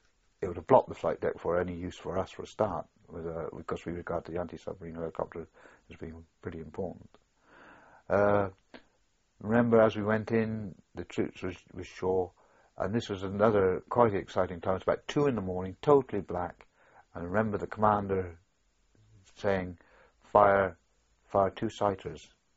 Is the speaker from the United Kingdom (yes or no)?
yes; United Kingdom; this isn't on, we're British, we're the good guys, you don't bomb